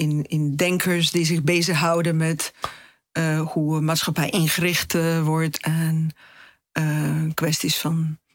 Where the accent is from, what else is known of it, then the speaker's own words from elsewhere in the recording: Belgium; moved away as an adult; now in Netherlands; ik kom uit België, dus ik ben geen vluchteling. Ik ben gewoon een student-migrant, zeg maar.